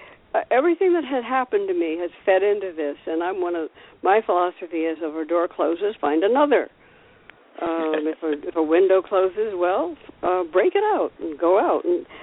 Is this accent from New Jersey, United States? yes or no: no; Lexington, Massachusetts, United States; Well, I grew up in outside of Lexington, Massachusetts, where the Battle of Lexington happened and Paul Revere came and so forth.